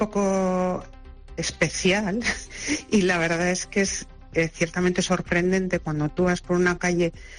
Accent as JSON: {"language": "Spanish", "town": "Markina", "region": "Basque Country", "country": "Spain", "said": "yo que soy de Markina, pues de Leartiba"}